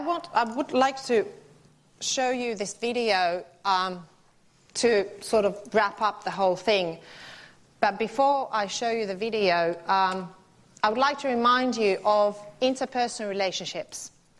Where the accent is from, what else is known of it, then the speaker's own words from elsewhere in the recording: Finland; you are from the Netherlands, I'm from Finland.